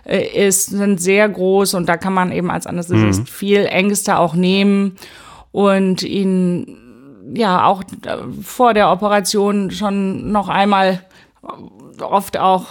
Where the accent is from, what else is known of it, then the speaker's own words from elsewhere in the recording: Mettmann, North Rhine-Westphalia, Germany; also born or lived in Essen; Und dann aber in Mettmann im Rheinland aufgewachsen. Bin dann zum Studium nach Würzburg gegangen, habe dort und in München dann zu Ende studiert.